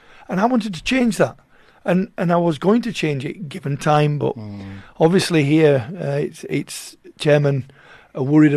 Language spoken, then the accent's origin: English; Yorkshire and the Humber, United Kingdom; It's nice to be thought of that I could go to Rotherham, which is my 5 miles from my hometown, and Burton Albion, where I used to do the under-18s.